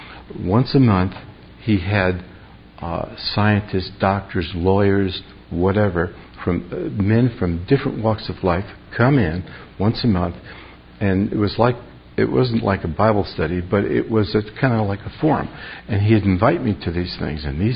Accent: New York City, New York, United States; now in California, United States; I grew up in New York City and spent a large portion of my life there.

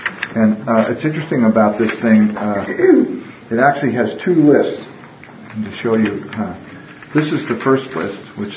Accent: Illinois, United States; Like if you grew up in Illinois like I did, I came out here sounding like I was from Illinois.

